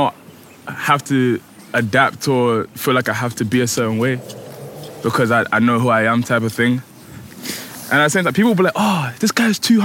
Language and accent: English; Leicester, East Midlands, United Kingdom; now in London, United Kingdom; It was fun. I mean, I'm saying was, like, it's past tense. I still go back.